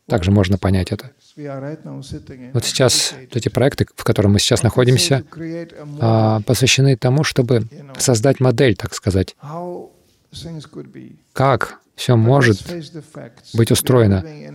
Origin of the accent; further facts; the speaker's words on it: Prague, Czechia; Я вырос в Праге. Это был такой спящий город, сломанные эти заводы, разрушенные.